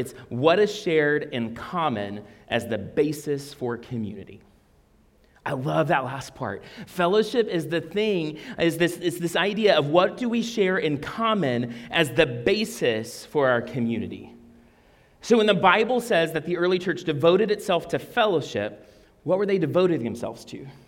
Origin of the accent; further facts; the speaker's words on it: Deep South, United States; So I grew up in church culture, right? I grew up in Deep South, grew up in a very small Southern Baptist church.